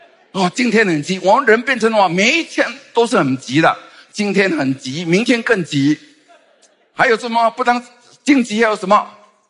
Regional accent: Fujian, China; 我太太是潮州人啊，我是福建人

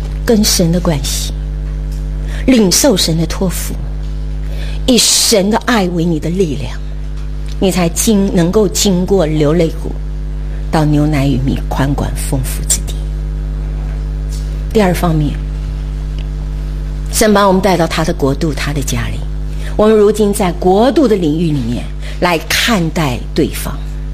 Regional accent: Shandong, China; 就是因为我山东人这么有 家里面管得这么严，这么有礼教

